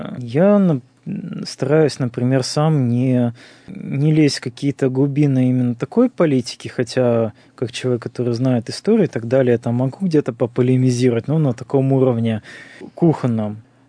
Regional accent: Nizhny Tagil, Sverdlovsk Oblast, Russia; Я вырос сам в Тагиле, там примерно так же.

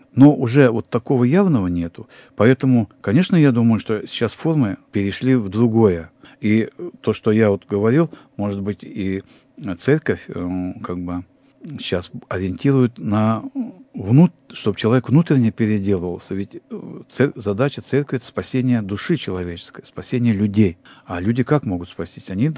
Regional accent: Sverdlovsk Oblast, Russia; Говорю, вот я из Свердловской области.

